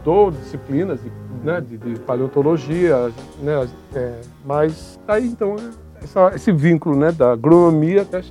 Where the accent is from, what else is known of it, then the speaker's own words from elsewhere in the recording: Bragança Paulista, São Paulo, Brazil; ele nasceu em Bragança Paulista, minha cidade natal.